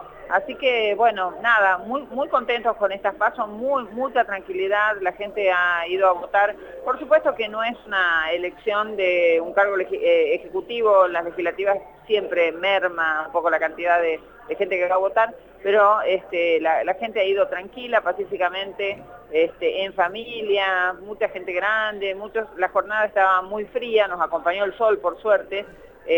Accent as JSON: {"language": "Spanish", "region": "Jujuy", "country": "Argentina", "said": "nosotros los jujeños"}